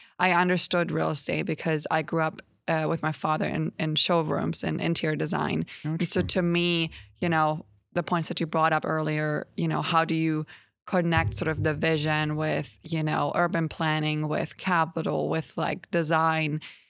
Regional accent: Germany; also born or lived in China / New York City; now in Nashville, United States; And so I'm from Germany. Family still lives over there. But I've traveled a whole lot. I lived partially in China, you know, Europe and New York City. I came back to Nashville.

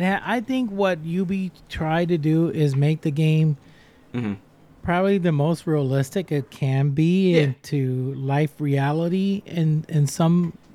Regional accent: Puerto Rico; because I'm from Puerto Rico, so I know my people, you know.

